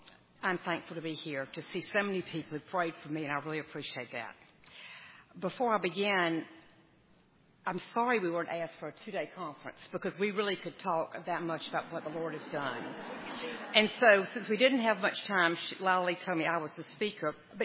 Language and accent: English; Columbia, United States; We grew up in Columbia, we had daily morning devotionals, and we attended First Presbyterian Church.